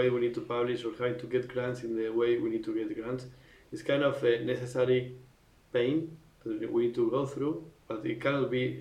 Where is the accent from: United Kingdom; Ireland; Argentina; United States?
Argentina; And something with Argentina, because I really wanted to do something with my home country.